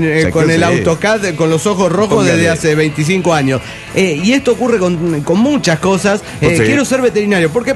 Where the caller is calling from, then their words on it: Everett, Washington, United States; also born or lived in Peru; de Everett, Washington.